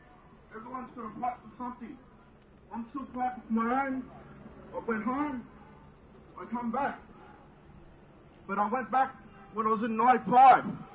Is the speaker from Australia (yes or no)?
yes; Alice Springs, Northern Territory, Australia; moved away; I was brought over from Alice Springs.